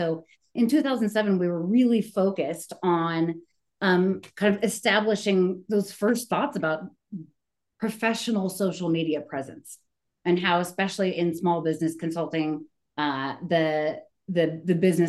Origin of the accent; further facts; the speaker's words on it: California, United States; now in Colorado, United States; I grew up in Southern California, and I am a UC Irvine legacy.